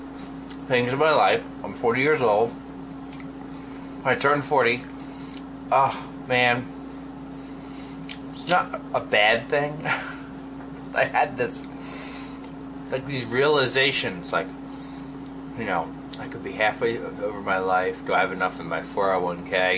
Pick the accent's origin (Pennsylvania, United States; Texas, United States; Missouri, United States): Pennsylvania, United States; now in Boston, United States; I'm in Massachusetts. I grew up in Pennsylvania. 92, I came to Boston.